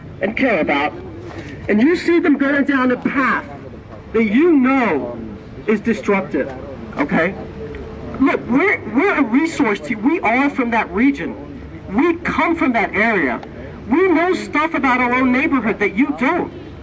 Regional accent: England, United Kingdom; also born or lived in Pakistan; now in United States; I grew up in England. I lived in Pakistan for about 5 years, then I moved here.

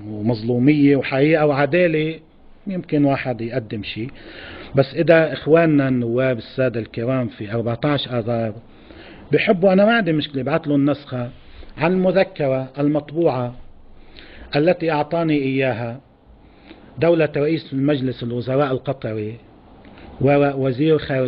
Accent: Lebanon; بدهم يشتغلوا فينا كلبنانيين

